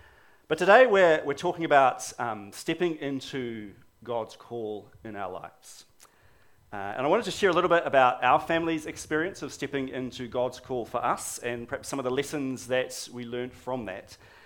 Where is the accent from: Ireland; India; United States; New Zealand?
New Zealand; Palmerston North, Manawatū-Whanganui; moved away as an adult; I did my my growing up in the mighty Manawatu. Palmerston North was my hometown. Got very fond memories of growing up there.